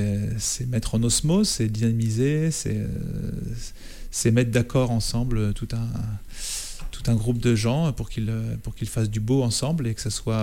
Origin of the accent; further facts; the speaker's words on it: Saint-Sulpice, Nouvelle-Aquitaine, France; also born or lived in Paris; Je suis né à Paris, hein, comme trop de gens. mais je suis venu m'installer dès l'âge de mes 4 ans à Saint-Sulpice, donc je me considère comme charentais.